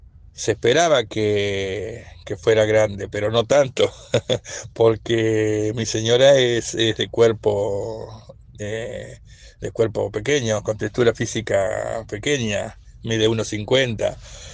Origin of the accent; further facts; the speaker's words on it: Lobería, Buenos Aires Province, Argentina; nosotros somos de Lobería. Bueno, mi señora era de acá de Necochea y hace un año que estamos conviviendo, un año y medio más o menos, para ser exacto, que estamos conviviendo en Lobería.